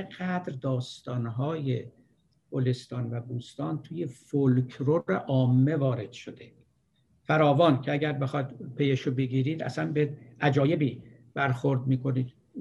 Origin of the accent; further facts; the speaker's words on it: Iran; گفتم من ایرانی ام.